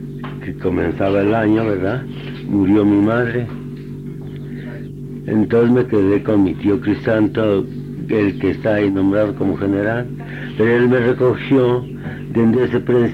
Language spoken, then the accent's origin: Spanish; Ameca, Jalisco, Mexico; born there; Aquí en Ameca, Meca.